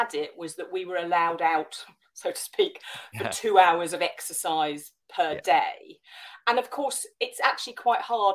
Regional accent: South East England, United Kingdom; I grew up on the Isle of Wight, so I get islands

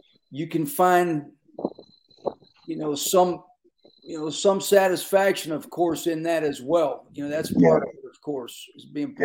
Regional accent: Pittsburgh, Pennsylvania, United States; I'm from Pittsburgh, so it was another reason was special to me

